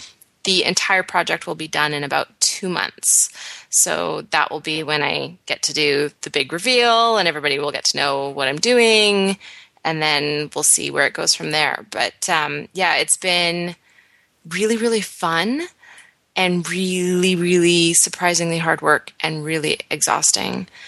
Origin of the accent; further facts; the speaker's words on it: British Columbia, Canada; now in United States; Where I grew up in the West Coast of Canada, we went to school the Tuesday after Labor Day